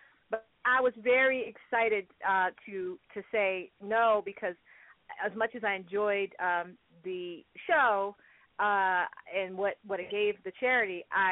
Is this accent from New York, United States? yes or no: no; Philadelphia, Pennsylvania, United States; Philly is my hometown. My husband is from Arizona.